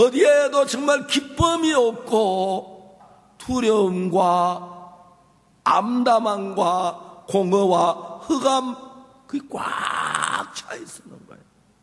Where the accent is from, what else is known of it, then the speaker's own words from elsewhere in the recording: Gyeongsang, South Korea; accent: Gyeongsang; 제가 사투리, 경상 사투리를 이제 나이가 70이 다 됐는데도, 70이 넘었는데도 사투리는 안 바뀌는 거예요.